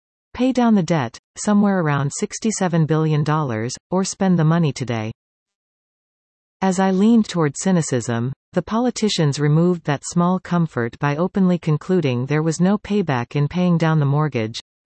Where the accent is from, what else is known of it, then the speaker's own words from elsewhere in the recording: United States; now in Victoria, Canada; I'm still an American, but my wife and I have chosen to live in Victoria. We fear for America, as divisions there intensify. We want only the best for our birth nation